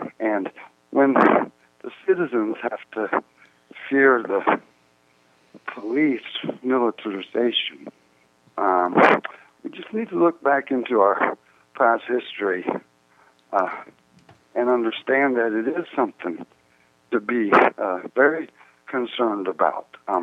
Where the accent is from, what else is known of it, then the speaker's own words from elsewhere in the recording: Georgia, United States; I grew up in Mitchell County, Georgia. Albany was where the Freedom March started, Albany, Georgia.